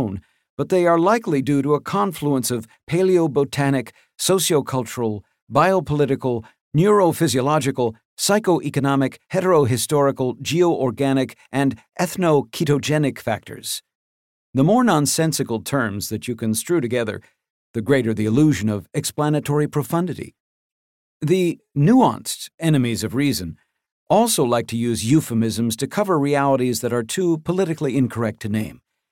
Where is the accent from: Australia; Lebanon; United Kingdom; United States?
Lebanon; first language Arabic; English is a second language; Given that Arabic is my mother tongue and that I'm from Lebanon, it takes longer to delegitimize me.